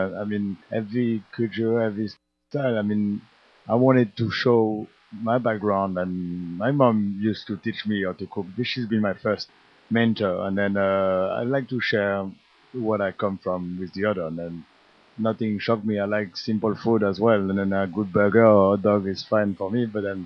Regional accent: Strasbourg, Grand Est, France; English is a second language; I'm from Strasbourg, and Strasbourg is as well a place where culture are mixed together. I mean, coming from close to Germany, from Belgium, from Switzerland, we have a big Jewish community, a big Muslim community, so I grew in a place where culture were already mixed together

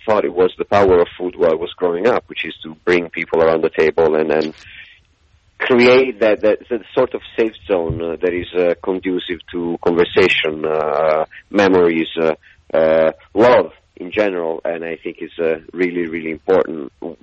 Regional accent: Fiesole, Tuscany, Italy; also born or lived in Florence; I was born in Florence, and then, but then I was raised in a small farm that my grandfather gifted my parents for their wedding, up in the hills, right above Florence, in a town called Fiesole, an Etruscan town, which is very, very nice.

